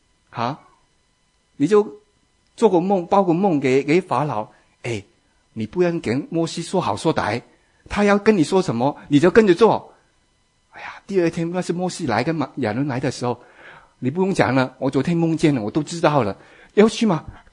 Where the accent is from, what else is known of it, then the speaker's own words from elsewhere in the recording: Guangdong, China; accent: Cantonese; 我们广东话一跤